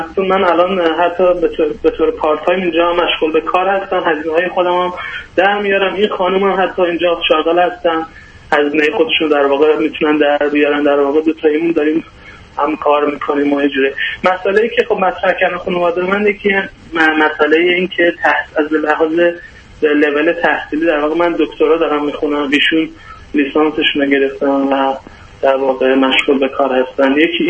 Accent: Khorasan, Iran; در ایران من در واقع در خراسان شهر خودم.

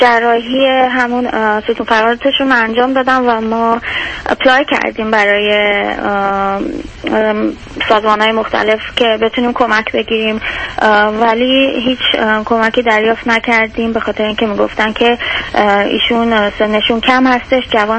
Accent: Iran; moved away as an adult; now in United States; بعدش از ایران مهاجرت کردیم، اومدیم آمریکا

